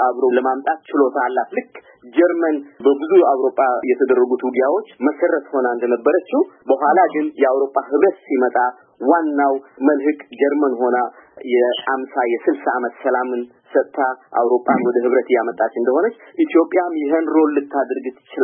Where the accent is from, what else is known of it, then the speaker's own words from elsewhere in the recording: Keren, Anseba, Eritrea; እኔ በዛው ጦርነት ጊዜ ተወልጄ በዛ ጦርነት ጊዜ ያደኩ ሰው ነኝ እኔ ያደኩበት አካባቢ ብዙ ጊዜ እኔ የኖርኩበት ከረን የሚባል አካባቢ ነው